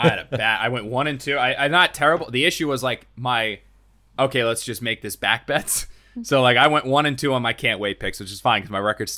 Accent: New Jersey, United States; I mean, I grew up in South Jersey, so all of my friends are Eagle fans

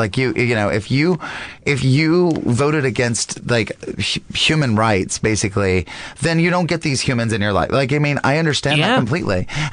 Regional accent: the South, United States; because I grew up in the South

